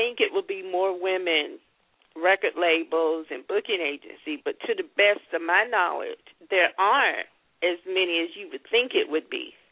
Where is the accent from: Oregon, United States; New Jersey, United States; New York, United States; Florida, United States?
Florida, United States; Because I'm from Northwest Florida, and there's just not a lot.